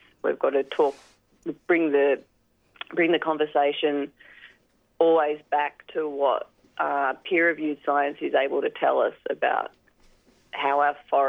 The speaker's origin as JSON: {"language": "English", "country": "Australia", "tie": "born or raised there", "said": "growing up in Australia, we take on a lot of myths about fire in the landscape."}